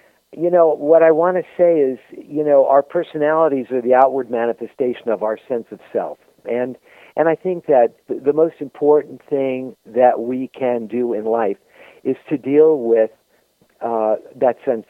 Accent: Bronx, New York, United States; born there; I was born in the Bronx, and my dad was in Europe fighting.

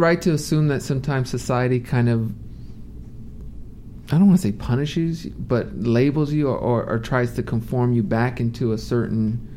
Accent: Los Angeles, California, United States; Yeah, so Dr. Ken asked where we are from, and when I said we were from L.A., he looked a little disappointed.

